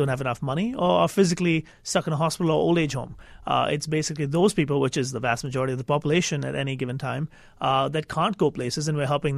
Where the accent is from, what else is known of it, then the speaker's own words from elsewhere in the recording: India; I'm from India originally